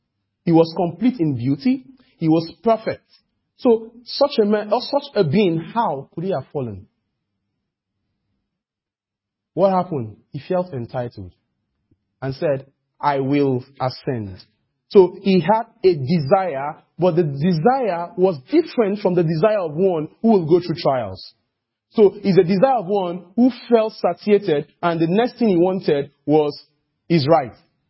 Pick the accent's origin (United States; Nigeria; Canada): Nigeria; And me as a Nigerian, oh my God, maybe my voice would have been louder.